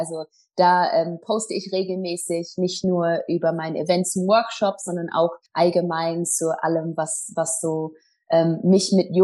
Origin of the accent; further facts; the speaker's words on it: England, United Kingdom; German is a second language; moved away as an adult; now in Germany; ich komme ursprünglich aus England, was man bestimmt zwischendurch raushören wird. Aber ich bin schon relativ lange in Deutschland jetzt.